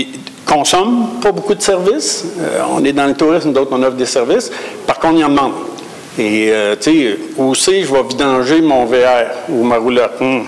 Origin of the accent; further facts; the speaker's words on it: Quebec, Canada; Je viens de la Côte-Nord puis la Gaspésie, c'est pas la même chose.